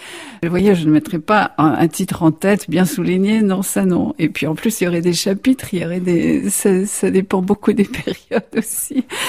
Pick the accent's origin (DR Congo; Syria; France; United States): France; Brittany; je suis bretonne